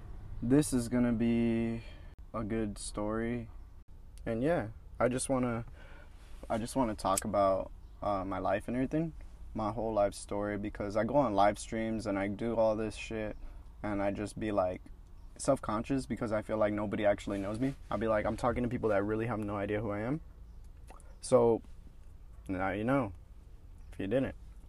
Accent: Edinburgh, Scotland, United Kingdom; Because in the valley, in Edinburgh, where I grew up, in my hometown, everything is slow.

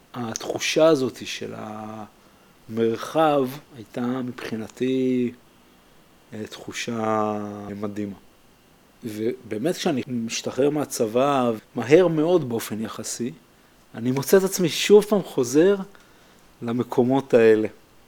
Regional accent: Jerusalem, Jerusalem District, Israel; אני הרי גדלתי בירושלים.

